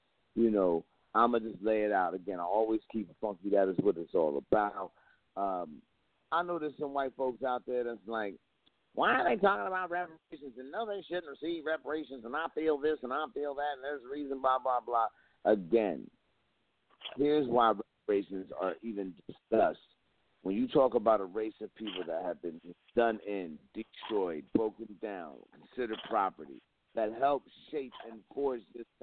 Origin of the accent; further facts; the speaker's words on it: East Coast, United States; Like, growing up on the East Coast, one thing, and I tell people this all the time